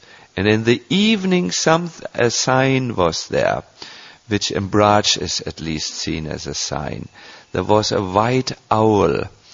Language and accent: English; Germany; accent: German; English is a second language; because my English is in the beginning stages and you will have to hear through my thick German accent what I'm saying.